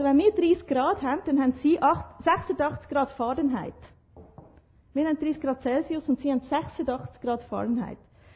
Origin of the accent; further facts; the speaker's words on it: Switzerland; Das wissen wir als Schweizer langsam, oder?